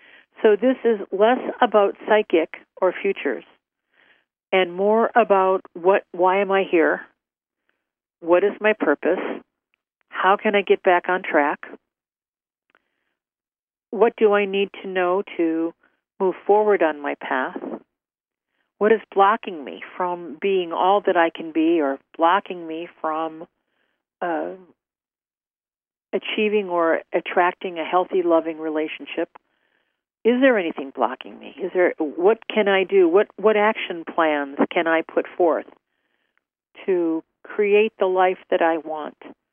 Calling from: Ohio, United States; I'm calling from Ohio

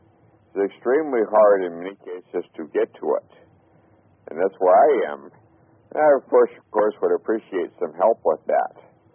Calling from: Melbourne Village, Florida, United States; I'm calling from Melbourne Village, Florida.

